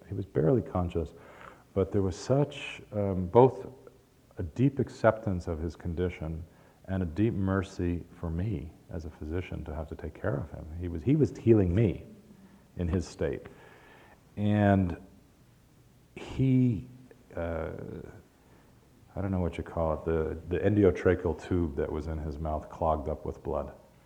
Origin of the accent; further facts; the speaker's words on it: Chicago, Illinois, United States; I grew up in Chicago, and yes, you can see that I walk like a Chicagoan.